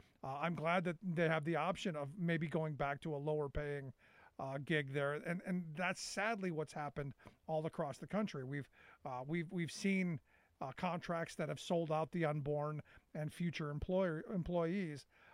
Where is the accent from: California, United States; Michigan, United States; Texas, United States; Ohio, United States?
Ohio, United States; Cleveland; And I watched it happen growing up in Cleveland. Cleveland was an industrial powerhouse, and it was stripped of its economic might